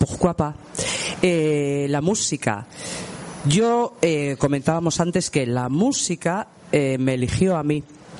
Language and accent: Spanish; Algorta, Basque Country, Spain; also born or lived in Bilbao; En Algorta, nací en Bilbo, en Bilbao.